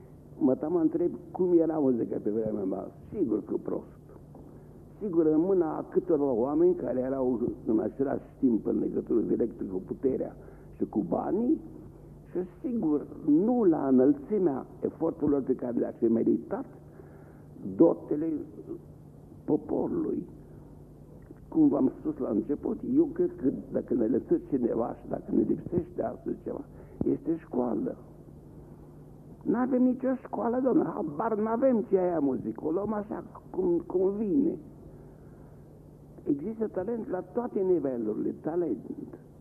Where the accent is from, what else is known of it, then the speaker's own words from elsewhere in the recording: Romania; că am rămas bun român și sunt mândru că sunt român, nu pot să fac nimic pentru România.